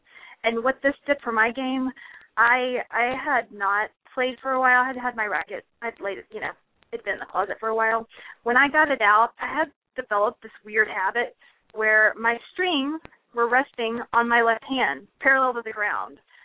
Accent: Houston, Texas, United States; he's from Houston or spent a lot of time growing up in Houston, which is where I'm from.

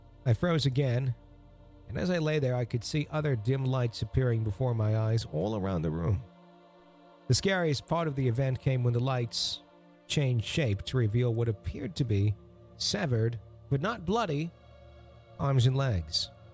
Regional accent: Romeo, Michigan, United States; in my hometown of Romeo, Michigan, where I live today.

